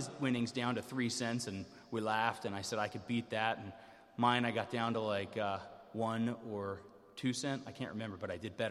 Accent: North Carolina, United States; I could say hillbilly. I'm from Western North Carolina.

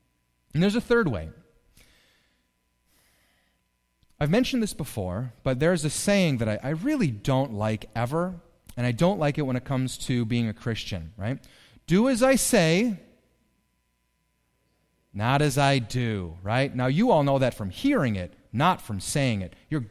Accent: Germany; I grew up in Germany

